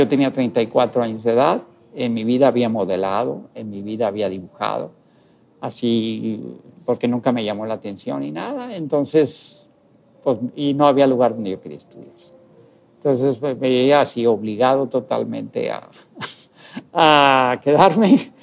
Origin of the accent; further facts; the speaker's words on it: Tlaquepaque, Jalisco, Mexico; Pero lo mejor es que eres mexicano y eres de Tlaquepaque.